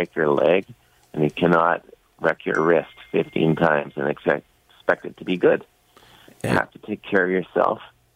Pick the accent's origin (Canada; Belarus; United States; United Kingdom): Canada; So nobody dies, and we can play our sports and enjoy, you know, being a Canadian.